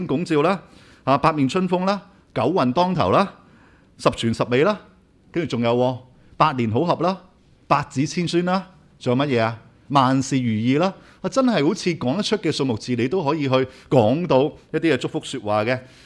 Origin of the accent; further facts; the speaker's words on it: China; 其实可能我们中国人是叫做最讲求福气的一个民族